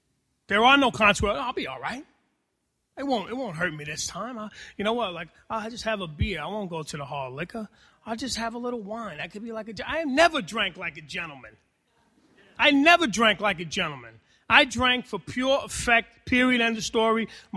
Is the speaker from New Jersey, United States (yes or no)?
yes; Hoboken, New Jersey, United States; And I'm born and raised in Hoboken, New Jersey. Might I add, real Hoboken when I grew up there, you know? And a lot of Spanish people back then.